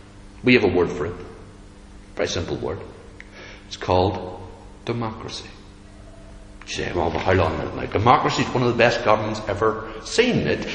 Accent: Northern Ireland, United Kingdom; In Northern Ireland here, we have a problem. It's called being Northern Irish, I suppose.

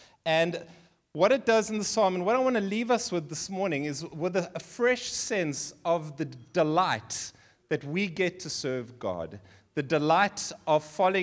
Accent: Seychelles; born there; I was born in the Seychelles. The Seychelles is it's like Mauritius, but about 100 times better. Seychelles is north of Mauritius, and I was born there. My family come from there. I'm like 15th generation Seychellois.

